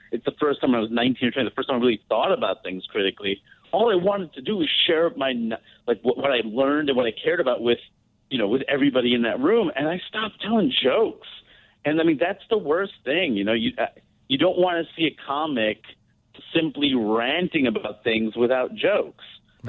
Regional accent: Queens, New York, United States; We're kids from Queens. We traveled an hour 45 to get to the Village.

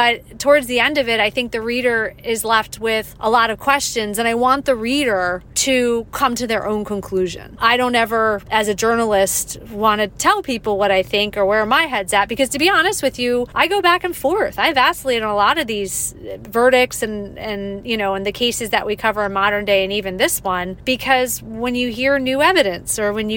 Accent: Morristown, New Jersey, United States; So I grew up in Morristown, and I love my hometown, and I thought I knew so much about Morristown's extensive history.

